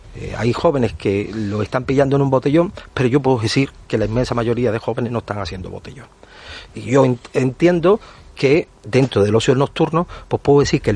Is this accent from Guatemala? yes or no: no; Andalusia, Spain; Bueno, lo digo como andaluz que soy.